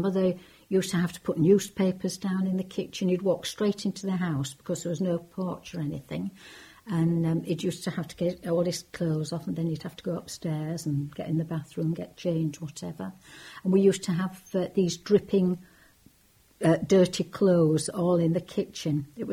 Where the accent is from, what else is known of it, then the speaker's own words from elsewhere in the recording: Oulton, Yorkshire and the Humber, United Kingdom; born there; I was born in 1940 in Oulton at 33 Aberford Road. I was born at home.